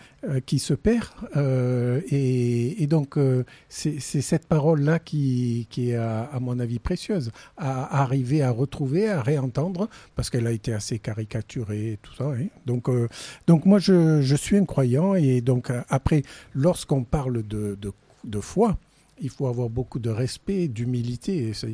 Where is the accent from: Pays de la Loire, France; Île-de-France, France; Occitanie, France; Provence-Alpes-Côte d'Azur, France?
Provence-Alpes-Côte d'Azur, France; Marseille; also born or lived in Aubagne; je suis né à Marseille il y a quelques années maintenant, et j'ai grandi là, sur Marseille et la région marseillaise, sur Aubagne et sur différents quartiers. Donc j'ai commencé autour de Mazargues et puis un petit peu sur La Rose